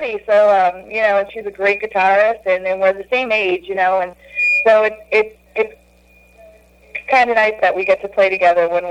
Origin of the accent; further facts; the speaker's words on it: Winthrop, Massachusetts, United States; I'm actually from the North Shore. I'm from Winthrop, Mass originally.